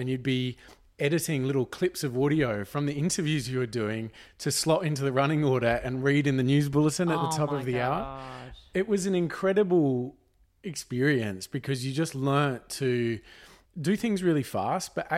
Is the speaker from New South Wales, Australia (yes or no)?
yes; Jindabyne, New South Wales, Australia; we grew up in Jindabyne, and mum and dad had the pharmacies in Jindabyne and in Perisher, one of the ski resorts.